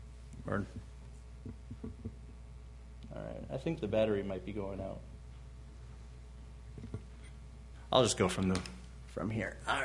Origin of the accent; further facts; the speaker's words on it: Canada; because I'm Canadian and I'm really hot and I'm dreaming of Christmas when it's going to be colder a little bit.